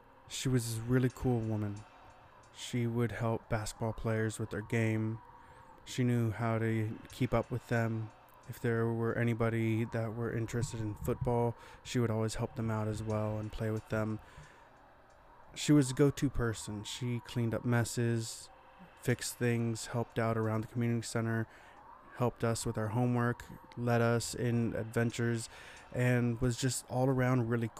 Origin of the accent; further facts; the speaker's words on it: Virginia, United States; I would tell her just countless stories of what it was like growing up in Virginia in a little small town, and how it was pretty much like a Hallmark Channel original movie.